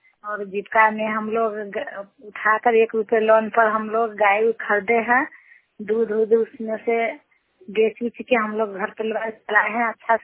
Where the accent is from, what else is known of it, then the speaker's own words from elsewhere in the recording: Bihar, India; मैं छपरा में के रहने वाली हूँ, जिला मुजफ्फरपुर, थाना मुसारी ब्लॉक।